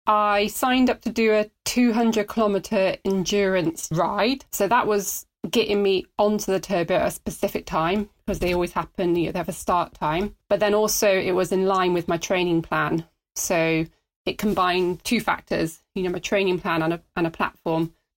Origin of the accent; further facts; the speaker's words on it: Wales, United Kingdom; Growing up in Wales, you know, you just end up riding the lanes, riding big miles.